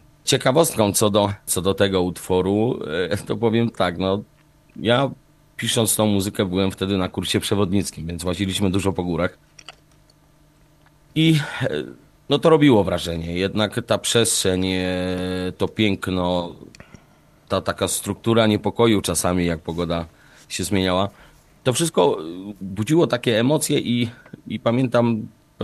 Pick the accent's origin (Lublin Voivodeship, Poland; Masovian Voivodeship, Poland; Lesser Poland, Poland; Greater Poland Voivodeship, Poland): Lesser Poland, Poland; My jesteśmy z Podhala, tak jak już większość z państwa pewnie wie.